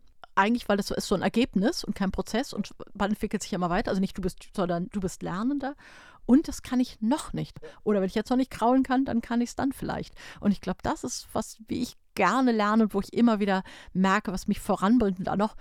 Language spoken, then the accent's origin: German; Berlin, Germany; now in Hamburg, Germany; bin keine gebürtige Hamburgerin, komme aus Berlin.